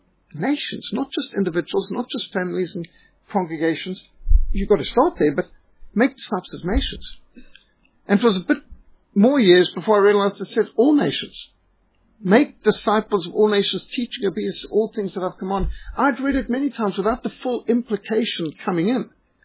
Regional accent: Zimbabwe; No, I was brought up in Rhodesia. I'm not being funny. It wasn't Zimbabwe. Pre-1980, it was Rhodesia.

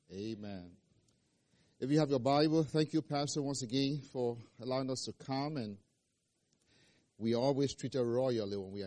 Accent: Liberia; I was born and raised in Liberia in 1977.

